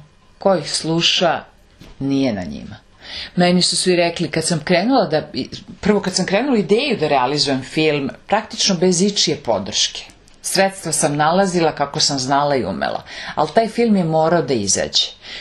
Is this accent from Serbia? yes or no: yes; Serbia; To stradanje ja prosto sam imala kao Srpkinja dužnost da prenesem mojim sugrađanima, prijateljima u dalekoj Švedskoj.